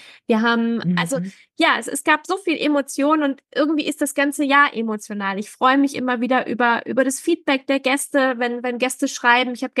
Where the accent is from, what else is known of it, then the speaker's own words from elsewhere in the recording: Hamburg, Germany; Zurück bis zu uns nach Hamburg, und in Hamburg einlaufen ist nicht nur für mich als Hamburgerin